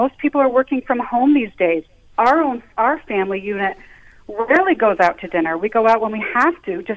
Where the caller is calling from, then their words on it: Vermont, United States; Hey, so I'm calling from Vermont